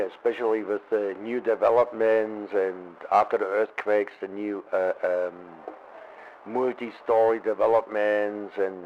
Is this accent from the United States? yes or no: no; East Germany, Germany; English is a second language; I was born and bred and raised in East Germany, former GDR, German Democratic Republic.